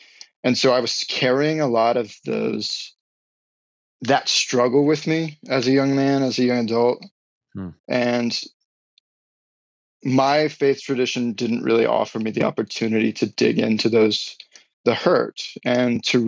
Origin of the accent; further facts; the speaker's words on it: Newport News, Virginia, United States; also born or lived in Iowa; So I was raised in Southeast Virginia, kind of split time between Newport News area, and my folks were split. So I was born in Iowa, so I split time between those two states.